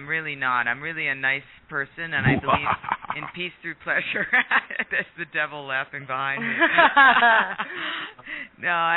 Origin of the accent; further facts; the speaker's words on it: United States; it's certainly very American, and I'm an American, too.